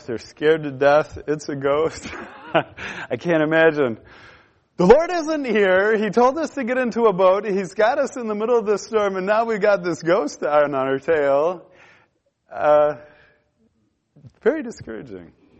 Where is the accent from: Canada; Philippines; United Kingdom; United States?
United States; Midwest; We're from the Midwest. We're a long way from the ocean.